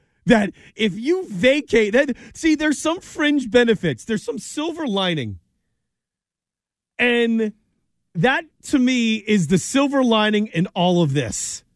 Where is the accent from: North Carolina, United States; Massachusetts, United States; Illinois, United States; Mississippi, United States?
Massachusetts, United States; I actually do feel bad because I grew up on WAAF in Western Massachusetts.